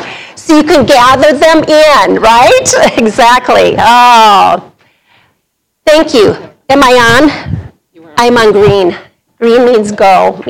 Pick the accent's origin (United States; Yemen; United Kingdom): United States; Bloomington, Minnesota; And I was from Bloomington, Minnesota, so I was a suburbanite girl